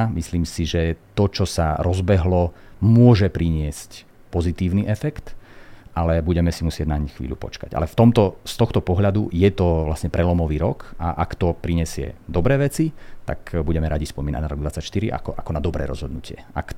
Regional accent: Revúca, Banská Bystrica Region, Slovakia; odkiaľ pochádzam a to mesto Revúca, hoci je to teda v kopcoch slovenského Rudohoria

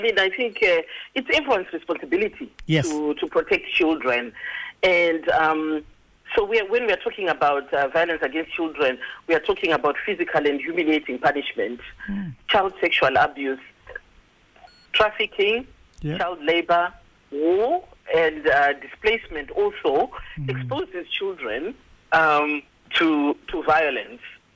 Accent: Midlands, Zimbabwe; also born or lived in New Zealand; now in Australia; my father is from Shirugwi. So I'm from the Midlands.

